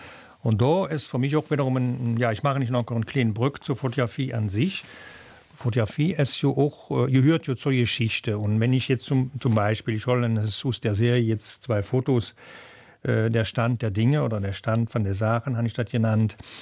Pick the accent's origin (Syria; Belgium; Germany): Belgium; Büllingen, Liège; Natürlich, ich stand zu meinen Wurzeln, ich stand zu Büllingen und zu dem, wo ich herkomme.